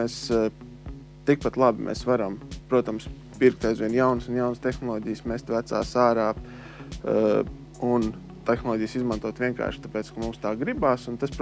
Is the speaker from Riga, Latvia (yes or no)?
yes; Riga, Latvia; tā kā es kā rīdzinieks